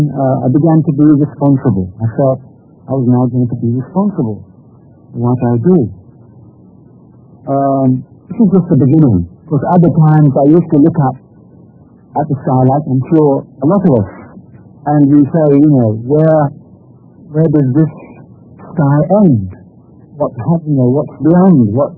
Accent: London, United Kingdom; born there; I was born in London. I was christened. I was brought up in a Christian home, if you like. My father was Greek Orthodox, and my mother was Swedish.

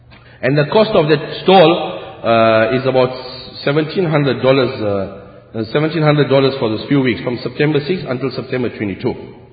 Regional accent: South Africa; We come from South Africa, you think our, you know, we live in, like they say, some people are, oh, in Africa, you see the animals running around in the street, South Africa?

